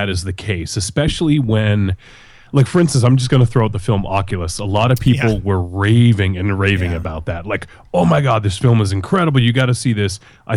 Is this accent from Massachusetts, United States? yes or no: yes; Massachusetts, United States; We're actually from Massachusetts, near Boston.